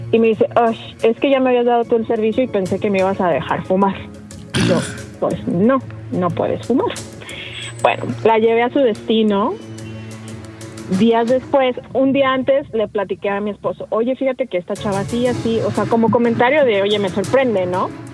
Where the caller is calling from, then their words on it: Puerto Vallarta, Jalisco, Mexico; De Puerto Vallarta.